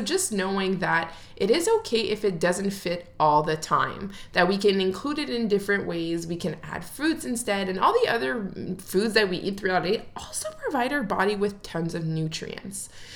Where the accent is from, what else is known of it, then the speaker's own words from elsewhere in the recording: Ottawa, Ontario, Canada; And we live here, I'm from Ottawa in North America.